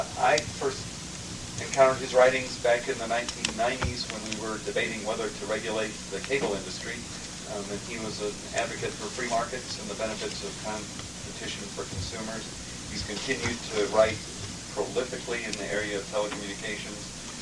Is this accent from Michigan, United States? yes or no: no; Indiana, United States; too early for my home state of Indiana to tell?